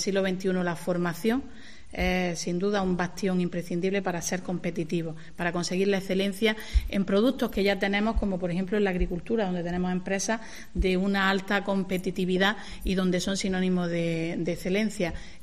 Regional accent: Motril, Andalusia, Spain; los que somos de Motril sabemos de qué hablamos

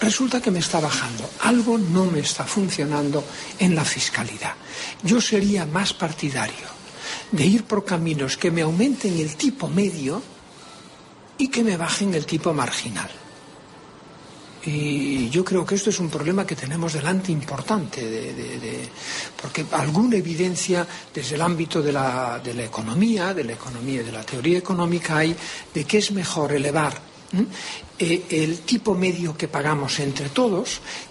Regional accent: Spain; Yo lo que defiendo es que, como españoles

